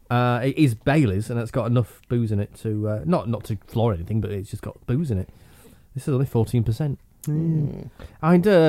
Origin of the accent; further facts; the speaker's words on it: England, United Kingdom; I, of course, didn't go and see Santa Claus because I'm English.